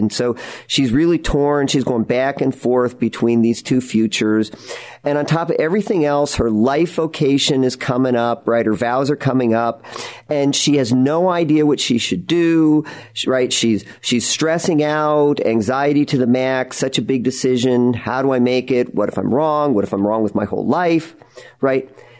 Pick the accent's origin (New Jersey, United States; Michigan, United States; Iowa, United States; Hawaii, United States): Iowa, United States; Pella; I grew up in Iowa, and in Pella, Iowa, right, they used to have